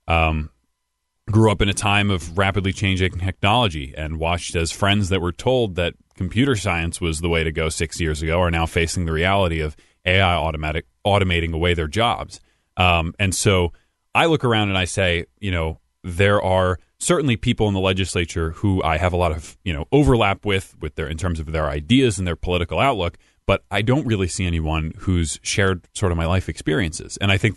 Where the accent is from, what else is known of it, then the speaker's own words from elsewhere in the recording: Norwalk, United States; So I grew up in Norwalk. I've been there as long as I can remember.